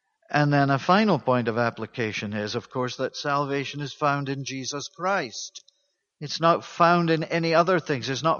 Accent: Scotland, United Kingdom; as it was in the circles in which I was brought up back in Bonnie, Scotland, in churches with no gospel at all

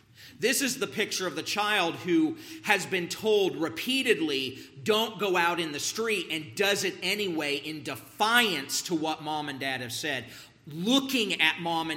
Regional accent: Ohio, United States; I remember thinking about this, even when I was an unsaved boy growing up in Ohio.

